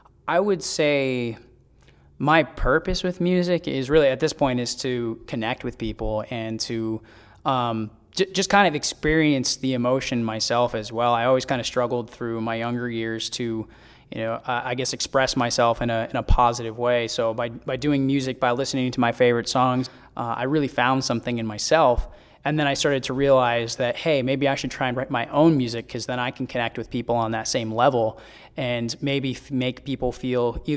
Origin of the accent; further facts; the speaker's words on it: Maine, United States; now in New Hampshire, United States; So originally, I'm from Maine. I moved to New Hampshire about 2.5 years ago